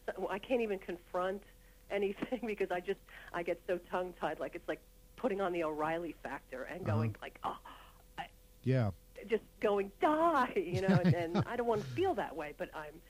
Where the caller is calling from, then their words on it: Lake Grove, New York, United States; Lake Grove.